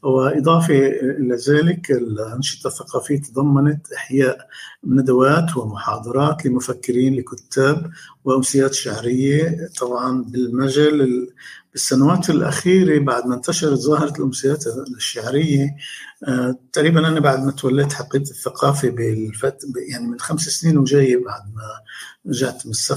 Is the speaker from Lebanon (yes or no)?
yes; Jwaya, South Governorate, Lebanon; ما هي مشهورة بلدتنا جوية بالاغتراب بأفريقيا